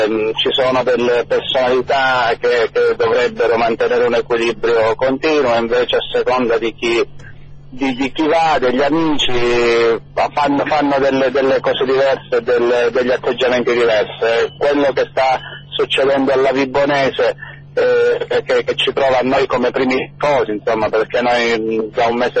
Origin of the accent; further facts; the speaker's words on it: Calabria, Italy; noi da calabresi con la testa dura fino alla fine combattiamo